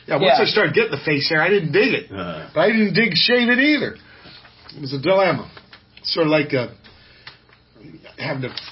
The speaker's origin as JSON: {"language": "English", "region": "Virginia", "country": "United States", "said": "You know, I come from Virginia, but I like this California thing about being a little relaxed on the mustache."}